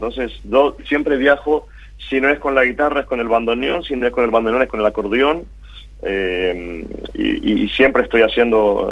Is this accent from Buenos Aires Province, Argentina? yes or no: no; Posadas, Misiones, Argentina; now in Europe; yo soy de Posadas y siempre con mucho cariño hacia mi tierra, hacia nuestra música. Me crié ahí